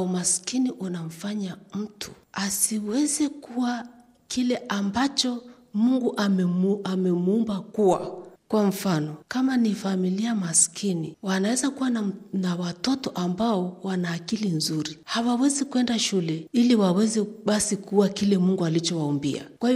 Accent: Tanzania; kama Mtanzania

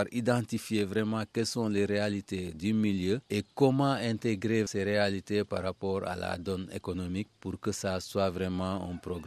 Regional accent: Djilor Djidjak, Fatick, Senegal; born there; Je suis né à Dilor Djidjak, le village du président Senghor.

